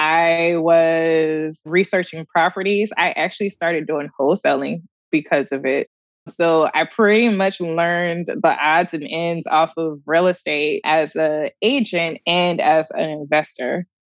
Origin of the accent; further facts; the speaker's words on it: North Carolina, United States; also born or lived in New York; I wasn't from Memphis. I'm from New York, but grew up in North Carolina.